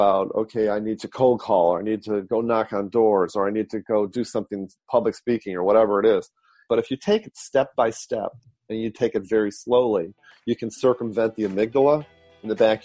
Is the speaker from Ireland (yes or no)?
no; Detroit, Michigan, United States; Yeah, actually, born and raised in Detroit.